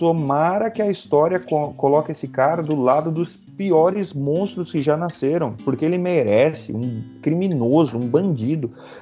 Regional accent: Brazil; É, claro, a gente nunca vai saber como brasileiro isso, né?

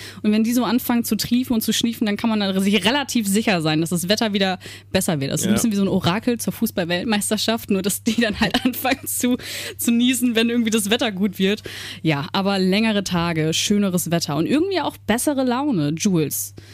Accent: Northern Germany coast, Germany; Ich bin ja ein Kind der Küste und des Nordens.

